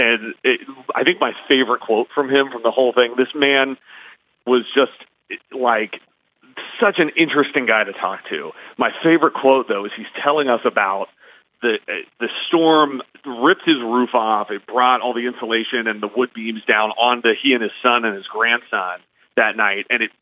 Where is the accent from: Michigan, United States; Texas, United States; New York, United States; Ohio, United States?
Ohio, United States; Beavercreek; I said this to everyone growing up in Beaver Creek, the sort of running joke when there was a tornado warning for Greene County was